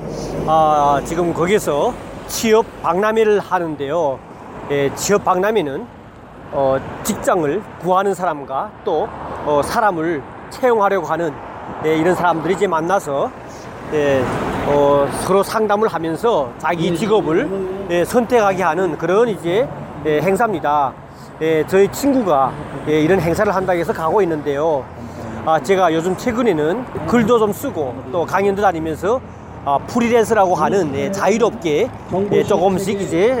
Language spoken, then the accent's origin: Korean; North Korea; now in South Korea; 제가 뭐 북한에서 온 지가 얼마 안 됐어요. 북한에서 공무원 생활 계속 하다가 지어와가지고